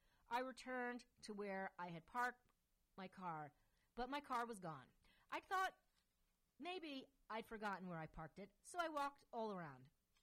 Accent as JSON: {"language": "English", "town": "Hastings-on-Hudson", "region": "New York", "country": "United States", "tie": "born or raised there", "said": "My father and I are at his service station in my hometown, Hastings-on-Hudson, New York."}